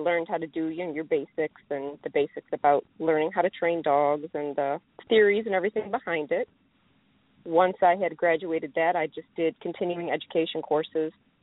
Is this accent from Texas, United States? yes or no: yes; Texas, United States; I'm from South Texas.